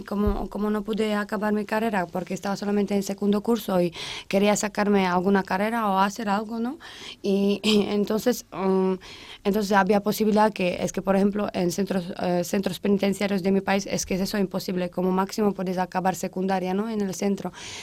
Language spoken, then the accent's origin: Spanish; Slovakia; Spanish is a second language; Yo soy de Eslovaquia.